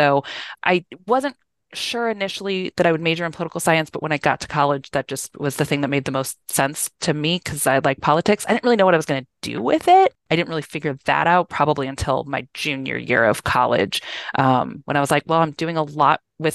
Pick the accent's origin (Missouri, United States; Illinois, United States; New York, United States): Missouri, United States; St. Louis; I grew up in St. Louis. I knew I wanted to not really be in St. Louis anymore.